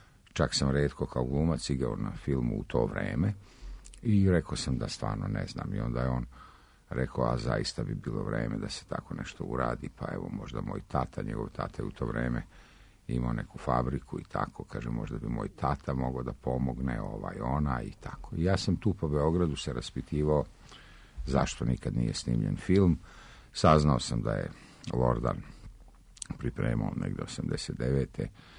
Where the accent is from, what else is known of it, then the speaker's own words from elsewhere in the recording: Kozarska Dubica, Republika Srpska, Bosnia & Herzegovina; pošto sam odrastao kod Bosanske Dubice u jednom selu